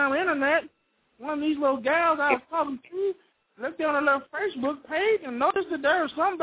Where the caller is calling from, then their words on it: Waterford, Texas, United States; I'm calling from Waterford, Texas.